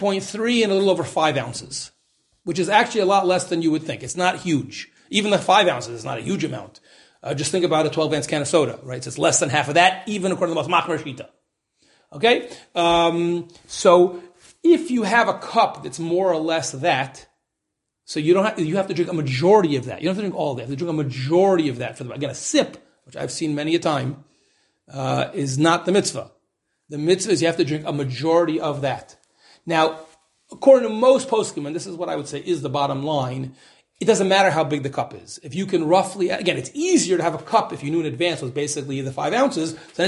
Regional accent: United States; I'm very American.

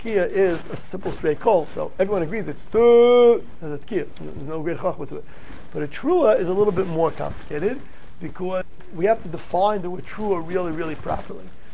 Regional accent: Silver Spring, Maryland, United States; You know, we're from Silver Spring.

